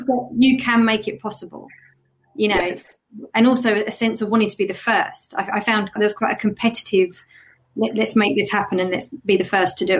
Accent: East of England, United Kingdom; accent: Essex with Australian mix; Oh, I completely confuse everyone because I'm Essex with Australian mix. And they're just like, where are you from?

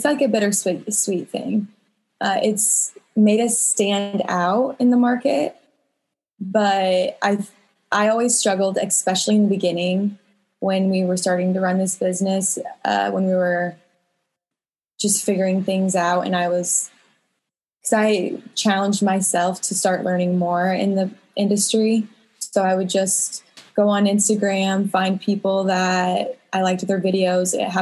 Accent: Omaha, Nebraska, United States; We grew up in Omaha, Nebraska. That's where we're from.

